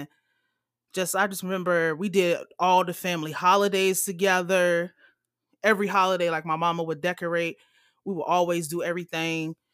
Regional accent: Portsmouth, South East England, United Kingdom; born there; But I was born in Portsmouth.

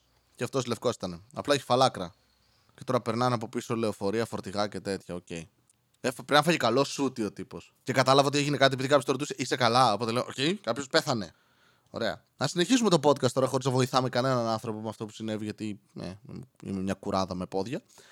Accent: Serres, Central Macedonia, Greece; Είναι σαν το δρόμο στον οποίο μεγάλωσα στις Σέρες.

